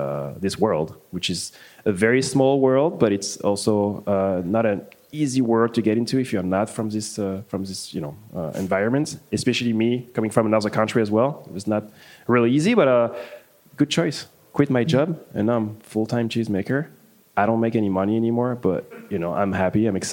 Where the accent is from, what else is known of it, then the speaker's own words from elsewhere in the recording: Paris, Île-de-France, France; moved away as an adult; now in Milwaukee, United States; I've been living in Milwaukee for almost 8 years. I'm from France, from Paris.